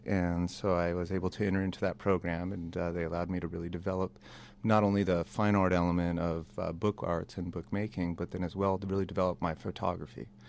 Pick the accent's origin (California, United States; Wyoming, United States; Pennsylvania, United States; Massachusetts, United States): California, United States; Santa Barbara; even though I was born and raised here in Santa Barbara, I had the opportunity to get out and kind of explore and live abroad for a bunch of years